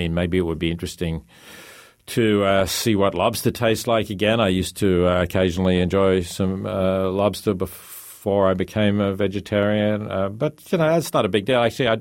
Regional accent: Australia; moved away as an adult; also born or lived in Oxford; I grew up in Australia, which is a country that, you know, is a big meat producer, has good quality meat, fairly cheap.

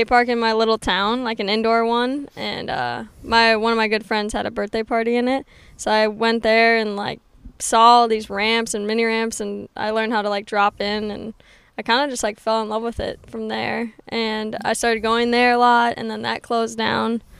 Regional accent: Stillwater, Minnesota, United States; Yep, Stillwater, Minnesota.

